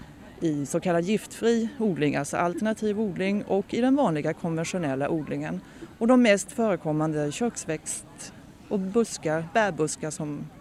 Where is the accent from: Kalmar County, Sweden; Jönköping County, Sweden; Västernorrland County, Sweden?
Kalmar County, Sweden; Kalmar; Som du hör på mina diftonger så kommer jag ju från Kalmar.